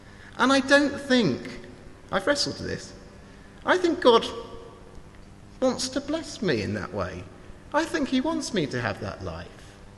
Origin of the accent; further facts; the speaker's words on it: England, United Kingdom; Now, being English, I haven't got the faintest clue what that means.